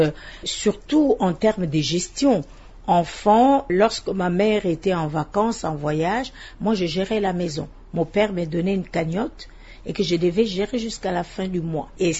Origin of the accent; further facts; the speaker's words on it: Kinshasa, DR Congo; born there; je suis née à Kinshasa le 5 juin 1956. À Kinshasa, à l'époque, c'était Léopoldville. Moi, je suis de Léopoldville, je ne suis pas de Kinshasa.